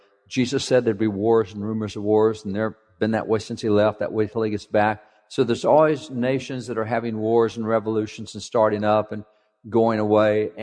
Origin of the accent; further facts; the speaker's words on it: Texas, United States; normally casual anyway because I'm a cowboy from Texas, but I'm really casual this morning with a broken leg.